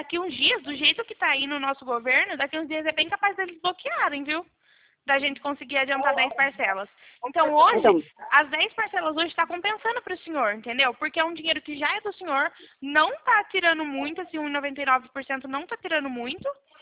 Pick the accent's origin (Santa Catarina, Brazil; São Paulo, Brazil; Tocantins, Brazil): São Paulo, Brazil; Leme; Eu sou da cidade de Leme, interior de São Paulo.